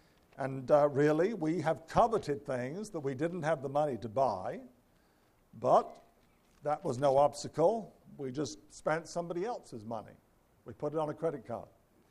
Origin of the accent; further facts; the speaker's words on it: England, United Kingdom; now in United States; When I grew up in England, and I think in America they opened earlier than they did in England